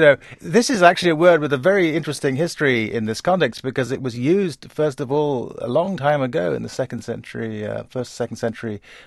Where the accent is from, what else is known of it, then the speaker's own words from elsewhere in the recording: Kumasi, Ashanti, Ghana; just outside Kumasi, which is my hometown